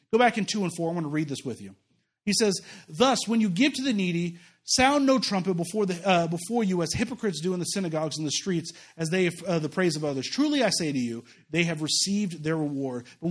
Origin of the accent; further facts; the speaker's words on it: Kansas City, Missouri, United States; also born or lived in Overland Park, Kansas; I grew up in Kansas City, and when we moved out to the suburbs, out into Overland Park, which is just the snooty area in general